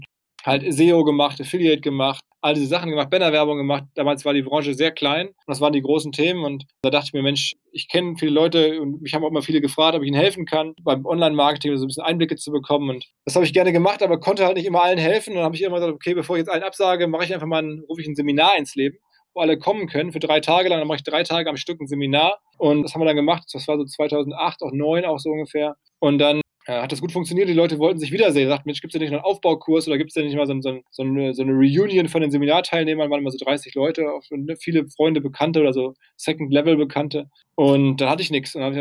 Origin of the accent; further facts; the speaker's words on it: Essen, North Rhine-Westphalia, Germany; also born or lived in New York, United States; Ja, also ich bin gebürtig aus dem Ruhrgebiet, aus Essen, habe da irgendwie mein Abi gemacht